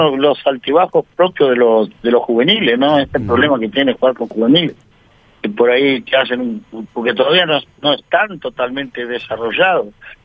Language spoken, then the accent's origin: Spanish; Peru; Yo vengo de Perú y un buen jugador de fútbol en Perú no gana más de 20 mil dólares.